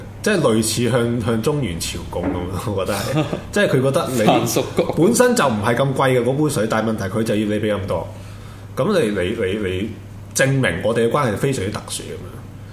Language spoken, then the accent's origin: Cantonese; Hong Kong; 你中國人又係咪肯同我哋香港人決一死戰咧？